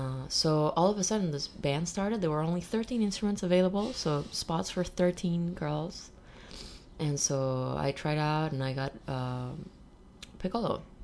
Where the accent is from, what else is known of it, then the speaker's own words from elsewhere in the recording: Peru; moved away as an adult; Well, I grew up in Peru. I am from Peru, and I was there until I was 20 years old.